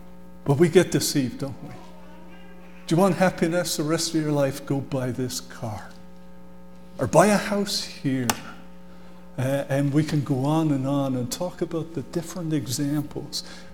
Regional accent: England, United Kingdom; moved away as an adult; I came from England in 1973. And when I came, I was in my mid-20s. And I had accepted the Lord Jesus.

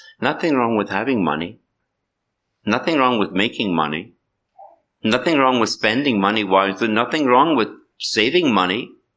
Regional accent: United Kingdom; I know when I grew up in Britain, many families didn't have one car

